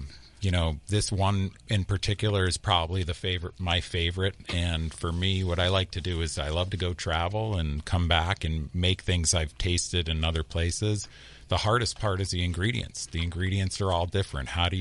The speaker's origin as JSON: {"language": "English", "town": "Cape Cod", "region": "Massachusetts", "country": "United States", "tie": "born or raised there", "said": "I mean, I'm from the Northeast. You know, there's no diversity really where I grew up. I grew up on Cape Cod. It was a bunch of fishermen, you know."}